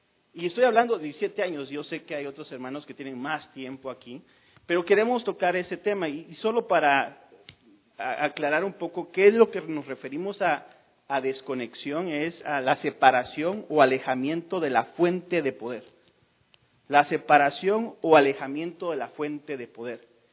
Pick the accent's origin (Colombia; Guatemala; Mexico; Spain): Guatemala; o la mayoría de los guatemaltecos, yo soy guatemalteco, ella es salvadoreña.